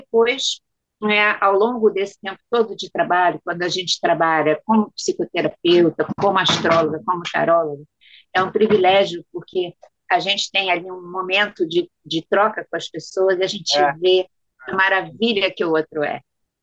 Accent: Rio de Janeiro, Brazil; born there; porque meu pai era maranhense, minha mãe era gaúcha, e eu nasci aqui no Rio e eles moravam aqui no Rio. Meu pai tinha saído do Maranhão muito tempo, muitos anos antes

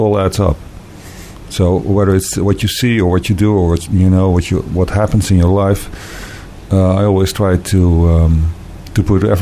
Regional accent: Amsterdam, North Holland, Netherlands; And I'm from Amsterdam.

